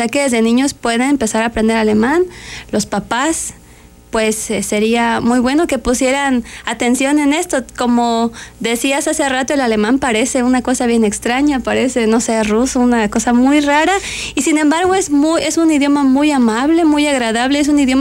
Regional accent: Tuxtla Gutiérrez, Chiapas, Mexico; also born or lived in Puebla; Soy de Puebla, pero toda mi vida, desde muy pequeñita, pues nos mudamos aquí a Tuxtla.

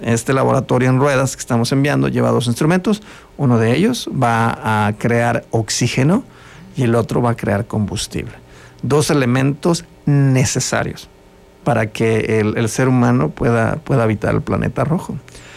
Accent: Mexico; nos une algo, que es que somos mexicanos, ¿verdad?

